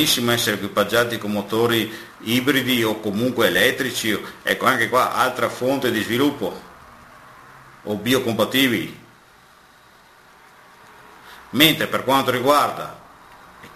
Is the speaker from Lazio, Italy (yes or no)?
no; Veneto, Italy; È chiaro che noi come veneti questo non lo accettiamo più